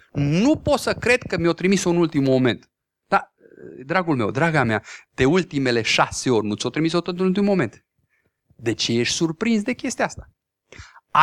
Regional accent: Romania; una dintre marile greșeli ale noastre ca oameni și ale noastre ca români.

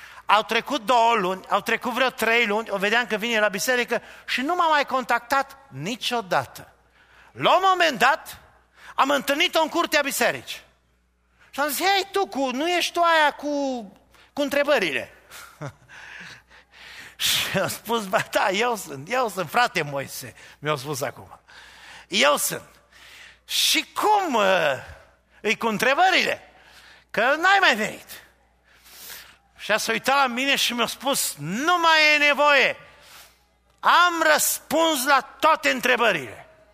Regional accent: Arad County, Romania; Știți cum a fost satul meu natal, județul Arad?

